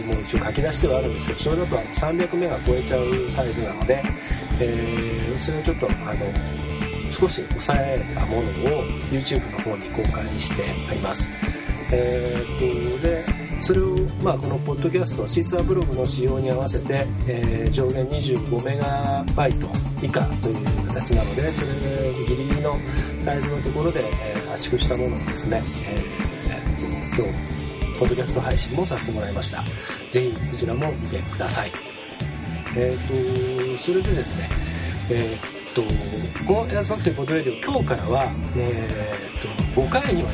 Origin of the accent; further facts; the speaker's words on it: Hamamatsu, Shizuoka, Japan; 今日は僕の出身地静岡県浜松市から今まさに飛び出そうとしている、バンドを紹介します。